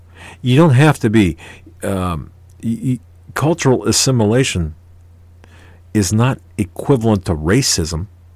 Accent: United States; born there; And I thank God every day I was born in the United States.

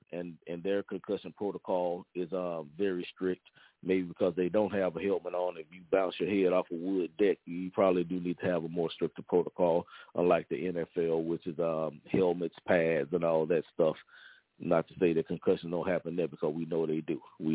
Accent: Louisiana, United States; You know, I'm from Louisiana. That's my home state, so I'm all things Louisiana native

